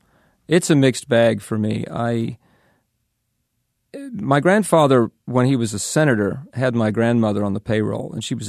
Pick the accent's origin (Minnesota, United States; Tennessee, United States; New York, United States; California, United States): New York, United States; Manhattan; He came to visit us in New York. I grew up in Manhattan.